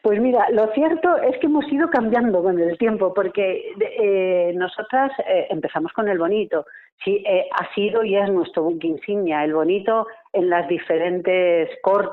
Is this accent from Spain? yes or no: yes; Galicia, Spain; Pero luego, siendo gallegas, nos propusimos hacer una conserva de calidad de pulpo